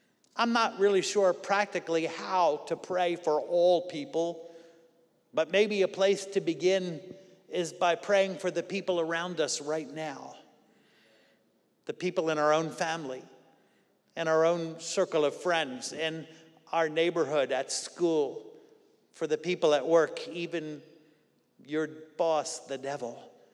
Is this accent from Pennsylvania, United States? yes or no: yes; Pennsylvania, United States; I grew up in Pennsylvania with Mennonites and Amish all around us.